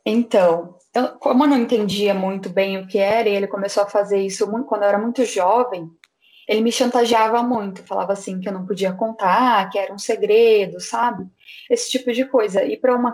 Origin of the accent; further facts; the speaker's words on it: Campinas, São Paulo, Brazil; eu tenho 24 anos, sou do Brasil, no caso, né, de Campinas, interior de São Paulo.